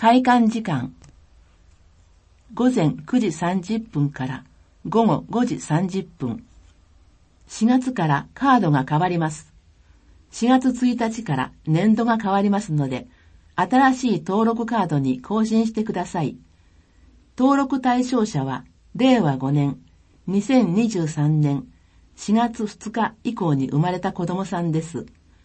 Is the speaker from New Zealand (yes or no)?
yes; New Zealand; Japanese is a second language; now in Japan; 私の母国ニュージーランドでは、子どもたちは幼い頃から先住民族の言葉である